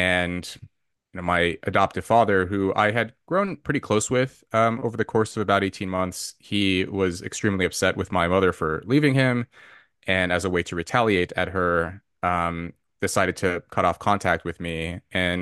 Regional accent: Los Angeles, California, United States; I was born into poverty in Los Angeles, and my mother, and she became heavily addicted to drugs.

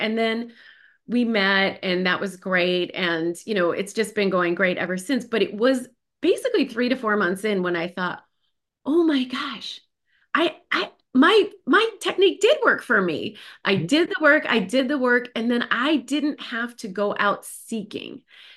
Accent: Massachusetts, United States; I'm from Massachusetts, by the way. So, and as you all know, up in New England, the towns are very small. And my high school was 400 people, very small public high school.

